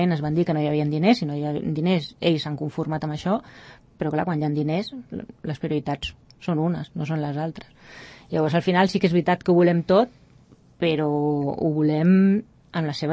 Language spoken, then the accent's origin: Catalan; Barcelona, Catalonia, Spain; born there; No, jo vaig néixer a Barcelona. I després vaig venir a viure a Rubí, Sant Cugat, i després vaig venir a viure a Vall d'Oreig. Ja fa més de 20 anys que estic aquí a Vall d'Oreig. Fa 30 que hi volto, però no hi fa tant que hi visc.